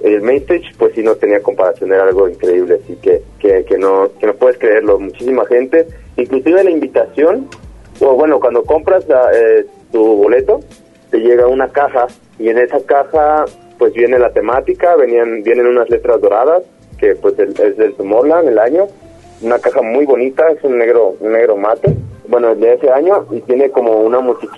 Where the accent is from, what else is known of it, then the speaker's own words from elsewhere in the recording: Mexico; como mexicano